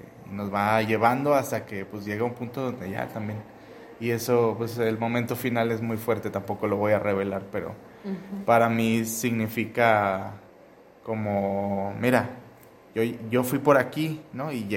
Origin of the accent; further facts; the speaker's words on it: Colima, Mexico; yo soy de Colima, de mi papá, mis papás los dos viven allá